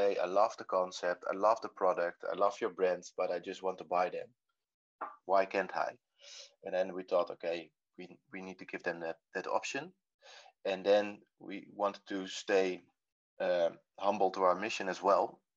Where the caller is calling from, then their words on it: Utrecht, Netherlands; I'm calling from Utrecht. I live in Utrecht, and this is my workroom.